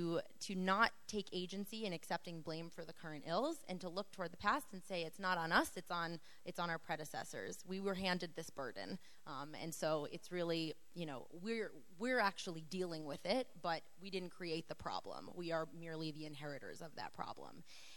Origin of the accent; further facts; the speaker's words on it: United States; I'm from the United States.